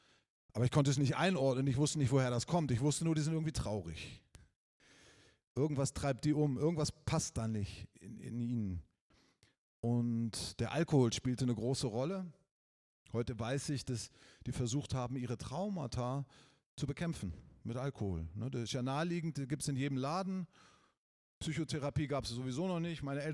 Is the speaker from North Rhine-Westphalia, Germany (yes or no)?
no; Wolfsburg, Lower Saxony, Germany; born there; ich bin 1970 geboren in Wolfsburg. Kennt ihr Wolfsburg?